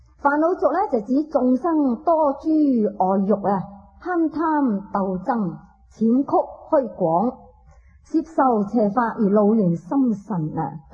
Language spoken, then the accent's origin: Cantonese; Hong Kong; 我哋香港人咧，实在系好有福嘅